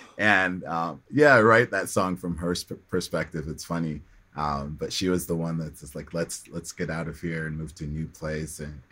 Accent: Midwest, United States; also born or lived in Kingston, Jamaica / Chicago, United States; now in North Carolina, United States; I was 6 when I came to the States in the 80s. Moved to the Midwest from Kingston, Jamaica. It was a big culture shock, but love the Midwe

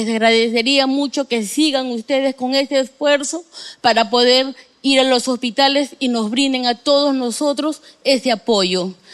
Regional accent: Nazca, Ica, Peru; vengo desde Nazca.

